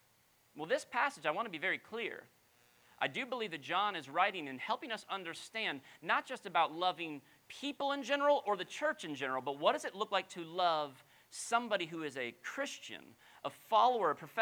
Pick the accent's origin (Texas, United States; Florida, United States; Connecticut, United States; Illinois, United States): Florida, United States; So I grew up in South Florida, and one of the shows that was huge in South Florida and around the country was Seinfeld.